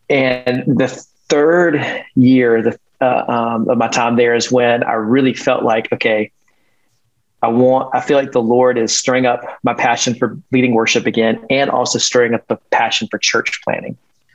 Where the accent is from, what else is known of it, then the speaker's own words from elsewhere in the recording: Columbia, South Carolina, United States; I grew up in Columbia most of my life